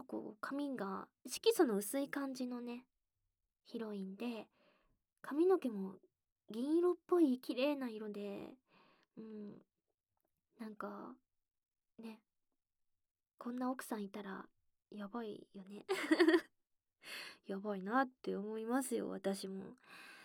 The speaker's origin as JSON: {"language": "Japanese", "region": "Fukuoka", "country": "Japan", "accent": "Hakata dialect", "said": "私はその、福岡出身で博多弁はよう、ね、地元では聞くから"}